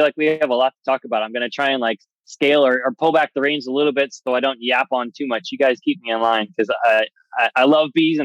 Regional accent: New York, United States; So I'm from New York and I grew up in a family of actors.

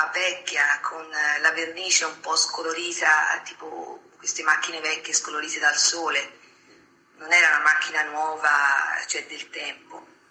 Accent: Florence, Tuscany, Italy; born there; A Firenze.

